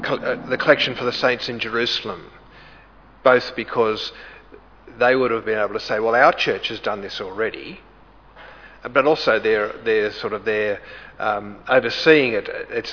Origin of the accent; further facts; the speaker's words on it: Sydney, New South Wales, Australia; you see I come from Sydney, can't you?